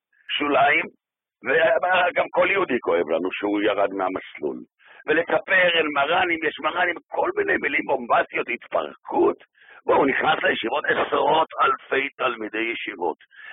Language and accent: Hebrew; Jerusalem, Jerusalem District, Israel; אני בן ירושלים כמה דורות טובות.